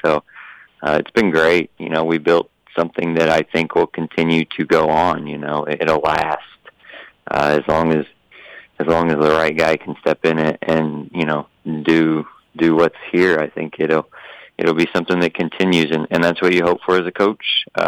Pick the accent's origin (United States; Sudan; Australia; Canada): Sudan; Dongola, Northern; since I'm originally from Dongola.